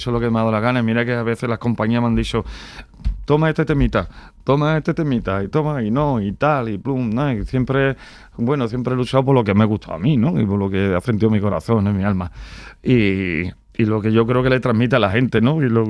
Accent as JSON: {"language": "Spanish", "town": "Jerez de la Frontera", "region": "Andalusia", "country": "Spain", "said": "Eso viene de Jerez, de mi tierra"}